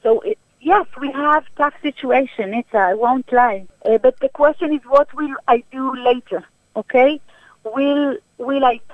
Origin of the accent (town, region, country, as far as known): Eshkol, Southern District, Israel; born or raised there; also born or lived in Sinai